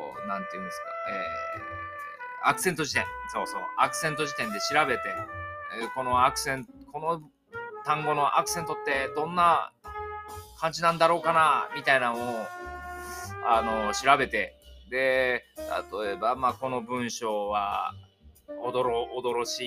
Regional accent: Kansai, Japan; accent: Kansai dialect; こう今とりあえず関西弁で喋らせてもらってみます。

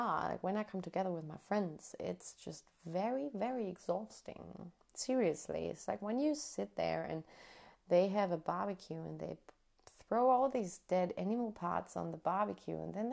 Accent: North Rhine-Westphalia, Germany; English is a second language; But there is in Germany here we have PETA too, and unfortunately not in my hometown, but 40 kilometers away in Münster there is a chapter

